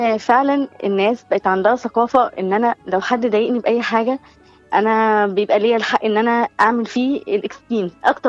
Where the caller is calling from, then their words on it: Damietta, Damietta Governorate, Egypt; أنا كلمت من دمياط.